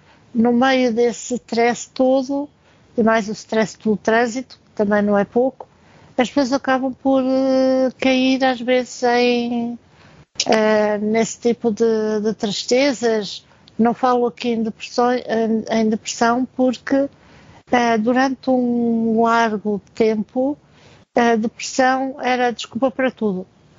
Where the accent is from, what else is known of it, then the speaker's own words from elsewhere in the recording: Portugal; tenho aquela percepção que os brasileiros é um povo que é muito alegre, não é um povo tão cabisbaixo como nós, nós portugueses